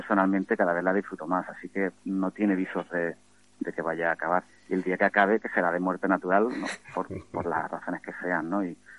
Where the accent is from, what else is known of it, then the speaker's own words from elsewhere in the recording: Jerez de la Frontera, Andalusia, Spain; Yo soy de Jerez